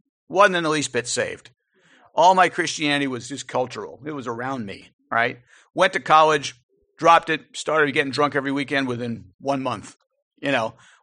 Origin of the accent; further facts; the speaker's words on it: Connecticut, United States; Because I came from Connecticut.